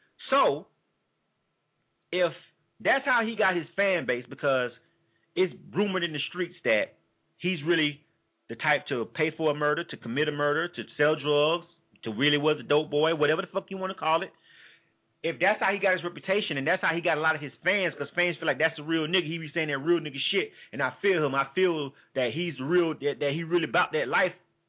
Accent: the South, United States; I'm from the South, I live in the South, I live in Atlanta

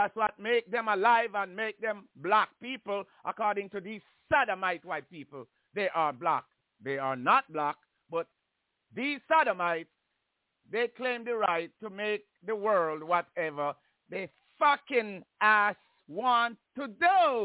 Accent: Jamaica; And I grew up in Jamaica.

